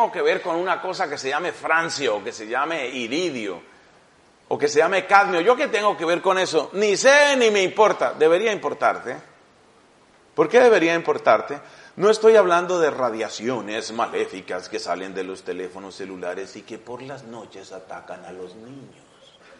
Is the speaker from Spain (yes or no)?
no; Colombia; Resulta que en mi país, yo soy de Colombia, en mi país hace ya unos años